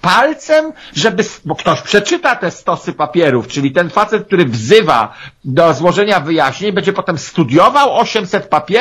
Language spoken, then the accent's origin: Polish; Pomeranian Voivodeship, Poland; Pan z Pomorza, ja z Pomorza.